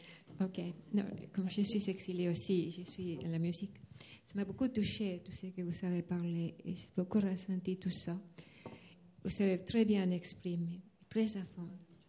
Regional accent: Argentina; moved away; also born or lived in United States; moi je suis exilée de l'Argentine avant, et après des États-Unis où j'ai fait mon master de doctorat en composition musicale

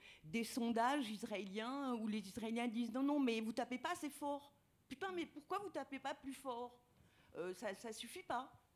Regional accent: Lebanon; now in France; en tant que vivant en France depuis très longtemps, mais aussi en tant que Libanaise

